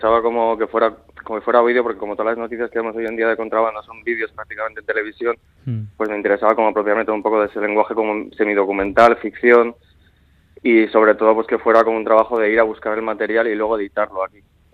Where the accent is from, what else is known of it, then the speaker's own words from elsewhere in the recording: Aragon, Spain; Yo tengo en cuenta que soy de Huesca y me he criado en un pueblo muy pequeñito